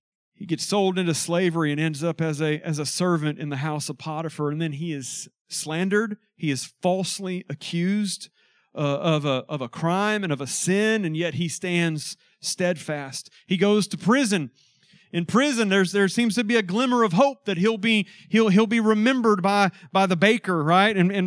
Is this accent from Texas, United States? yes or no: yes; Houston, Texas, United States; I grew up in Houston, real close to the stadium.